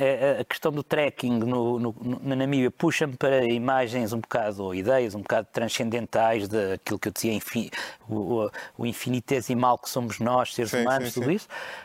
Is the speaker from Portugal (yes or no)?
yes; Portugal; somos o que somos nós portugueses